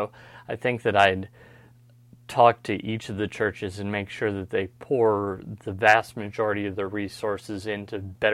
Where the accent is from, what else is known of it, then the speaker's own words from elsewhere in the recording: Louisville, Kentucky, United States; now in Lexington, United States; Now, I grew up in the east end of Louisville, and my sister actually is still the children's pastor at the church I grew up in, Westport Road Baptist C